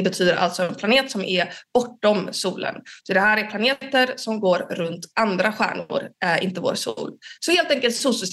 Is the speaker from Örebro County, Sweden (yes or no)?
no; Gothenburg, Västra Götaland County, Sweden; now in Uppsala, Sweden; och jag är astrofysiker här på Uppsala universitet. Jag kommer från början från Göteborg. Men jag har varit här på Uppsala universitet i några år